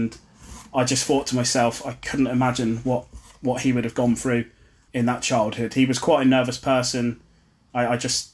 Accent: Ipswich, East of England, United Kingdom; So I grew up in Ipswich and had six brothers and sisters.

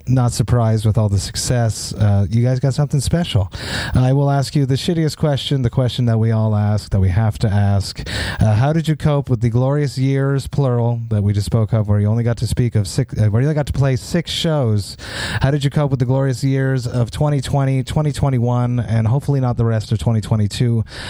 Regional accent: Quebec, Canada; English is a second language; I'm from Quebec, Canada.

